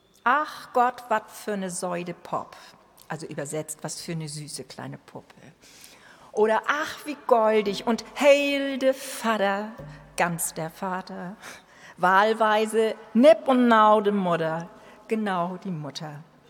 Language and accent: German; Schleswig-Holstein, Germany; in Dithmarschen, wo ich aufgewachsen bin, hinterm Deich mit ziemlich vielen Schafen